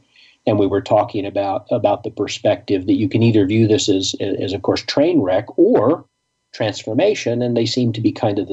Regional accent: McAlester, Oklahoma, United States; this was in southeast Oklahoma. I grew up in McAllister, and it's about 2 hours south of Tulsa, more or less.

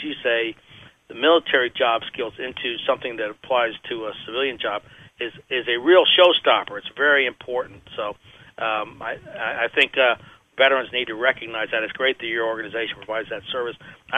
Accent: Florida, United States; I know I'm a native Floridian, very proud of my home state.

